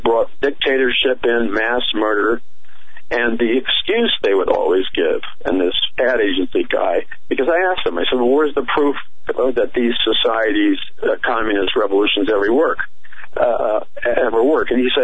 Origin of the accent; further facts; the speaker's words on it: Queens, New York, United States; when I was a kid growing up in Jackson Heights, Queens